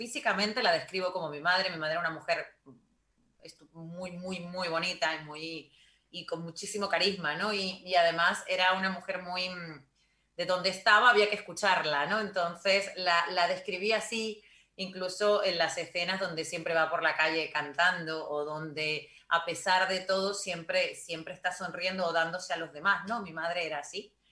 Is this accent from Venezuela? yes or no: no; Argentina; moved away; mis padres y nosotros, mi familia, salimos de Argentina sin ningún problema